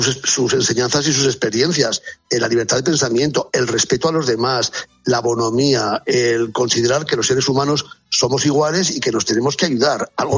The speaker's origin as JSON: {"language": "Spanish", "town": "Zaragoza", "region": "Aragon", "country": "Spain", "said": "aquí en mi tierra, en Zaragoza"}